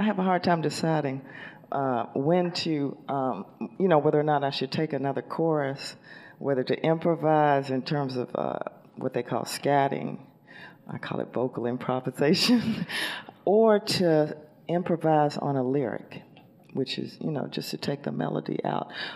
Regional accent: Jackson, Mississippi, United States; Yes, I am from Jackson, Mississippi, which is the capital city.

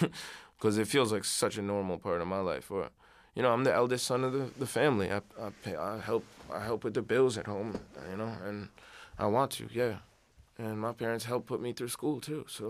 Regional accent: India; I'm really Indian. I really speak Hindi at home and like eat this food every day

